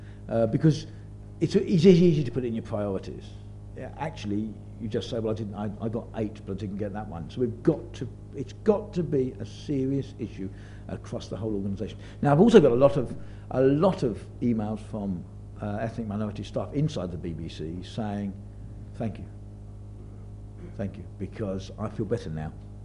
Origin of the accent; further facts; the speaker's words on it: London, United Kingdom; I was born in West London, went to school in Hayes, and because of that, I bring something about that community, that area, that organisation.